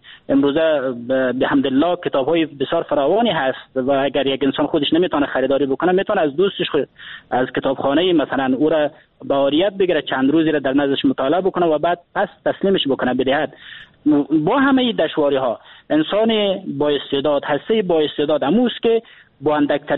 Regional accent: Afghanistan

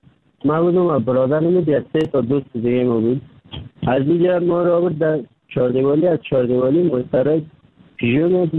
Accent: Kabul, Afghanistan; now in Turkey; در مدت 3 سال میشه ترکیه آمدم، از افغانستان 3 سال میشه رکنم، فعلانم ترکیه هستم. اما از افغانستان آمدم، طرف پاکستان آوردم، آمدم از کابل

